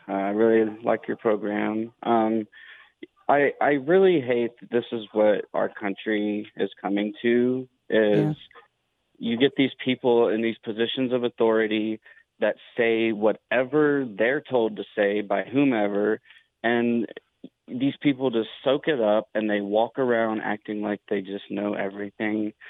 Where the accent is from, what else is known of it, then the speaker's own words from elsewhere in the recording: Reno, Nevada, United States; not only I'm from Reno Sparks, we need to take our counties back.